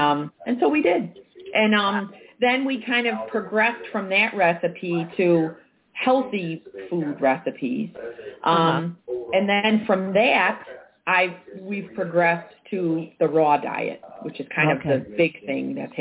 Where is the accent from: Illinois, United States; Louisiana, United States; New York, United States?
Illinois, United States; Chicago; I am an Irish Catholic girl from the south side of Chicago.